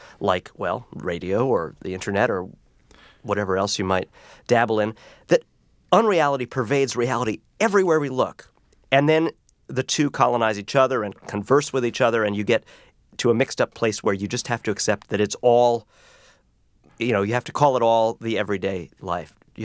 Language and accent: English; New York City, New York, United States; I am a New Yorker, and though I've gone away for long periods, I do kind of always reference this place.